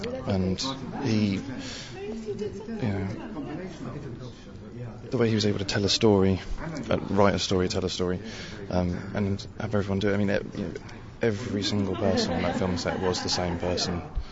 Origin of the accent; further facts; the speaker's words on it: St Helens, South East England, United Kingdom; I'm from St. Helens on the Isle of Wight. Went to school here at Ladina.